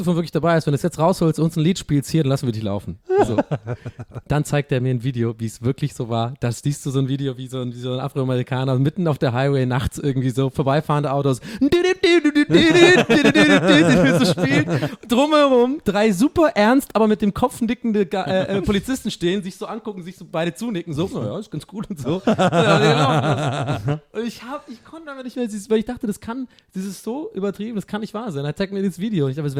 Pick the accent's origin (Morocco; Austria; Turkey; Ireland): Ireland; Dublin, Leinster; ich bin ja Ire, ja, und ich komme aber aus Dublin, ich bin Stadtkind, so.